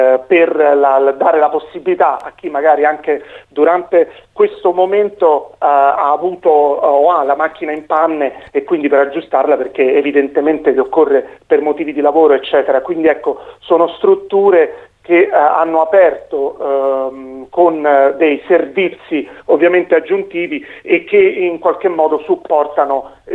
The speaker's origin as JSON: {"language": "Italian", "town": "Sperlonga", "region": "Lazio", "country": "Italy", "lives_now": "Fondi, Italy", "said": "io vivo qui e lavoro qui, ma sono di Sperlonga"}